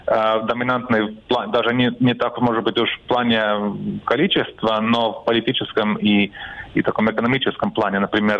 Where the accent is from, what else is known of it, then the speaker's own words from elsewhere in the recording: Estonia; Например, я эстонец, мне нет смысла говорить об эстонцах как о коренном народе, потому что у нас есть свое государство, где мы в большинстве.